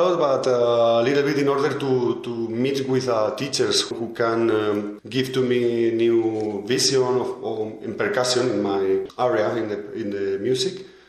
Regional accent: Valencia, Valencian Community, Spain; English is a second language; Yeah, I'm from Valencia, from the east coast in Spain.

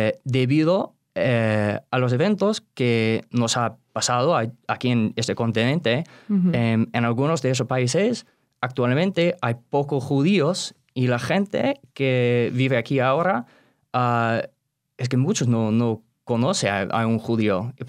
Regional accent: United States; Spanish is a second language; Hemos estado en Estados Unidos para yo creo que 5 generaciones. Y vinimos de Rusia.

